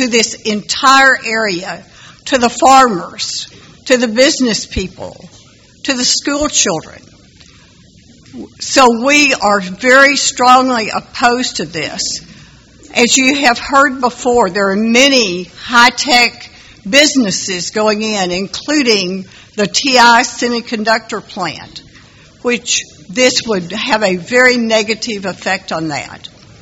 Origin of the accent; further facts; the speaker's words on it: Dorchester, United States; I grew up in the Dorchester community on Strawn Road. Along with my three brothers and my sister, we were very happy living on this farm.